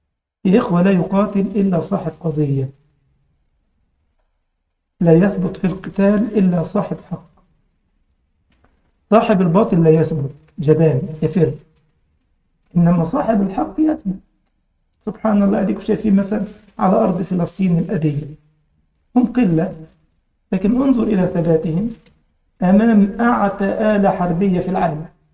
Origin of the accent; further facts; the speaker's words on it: Egypt; كان زمان كده في مسلسل عندنا في مصر بتاع واحد اسمه سنبل